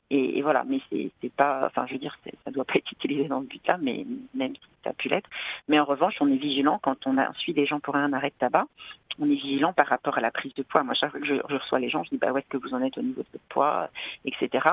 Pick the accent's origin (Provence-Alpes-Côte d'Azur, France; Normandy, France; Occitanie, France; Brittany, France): Brittany, France; Rennes; notamment en Bretagne, moi je viens de Rennes